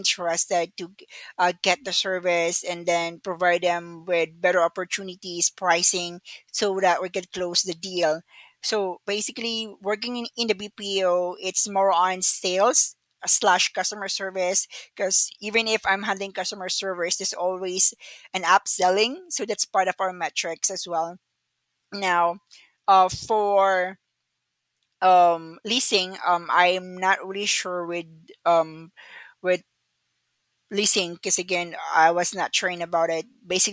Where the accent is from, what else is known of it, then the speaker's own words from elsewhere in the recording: Davao City, Davao Region, Philippines; I'm from Davao City.